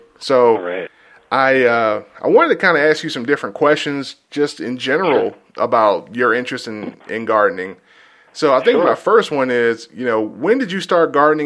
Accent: Georgia, United States; I grew up in the South. I grew up in the South, and I grew up in South Georgia. And we garden, we farm

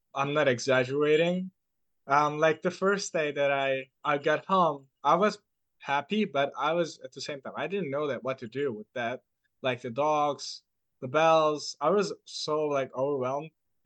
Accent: Turkey; I'm coming from Turkey.

